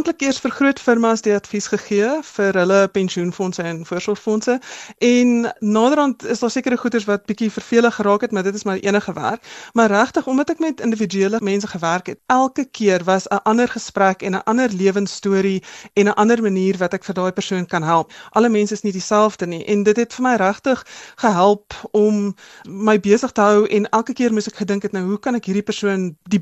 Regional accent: Johannesburg, Gauteng, South Africa; also born or lived in Hillbrow; Ek is 'n gebore en getoe Johannesburger. Ek is in Heelbrug gebore toe dit nog moontlik was om daar so te bly. Maar ek het maar op die Wesrand groot geword.

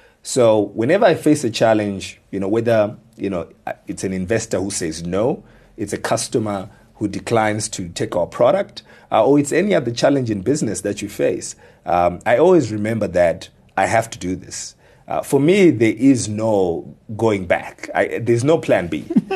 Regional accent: Mutare, Manicaland, Zimbabwe; now in Harare, Zimbabwe; I think about some of the very first days when I moved to Harare for the first time, because I grew up in Mutare.

